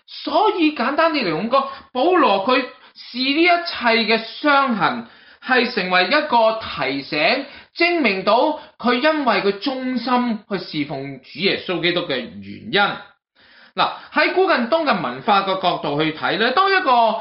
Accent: Guangdong, China; 好似我哋广东人讲

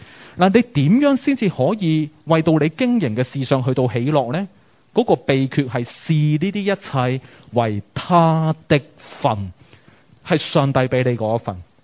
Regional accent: New Territories, Hong Kong; 我由细到大在友爱村长大

